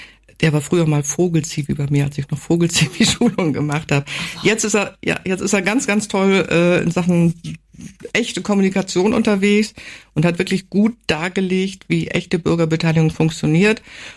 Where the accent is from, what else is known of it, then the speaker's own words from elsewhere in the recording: Wilhelmshaven, Lower Saxony, Germany; ich komme aus Wilhelmshaven